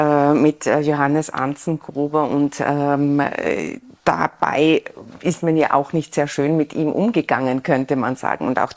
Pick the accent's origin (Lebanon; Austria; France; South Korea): Austria; Innsbruck, Tyrol; man hatte tatsächlich als Innsbruckerin schon den Eindruck, dass man sich primär mit sich selbst beschäftigt hat.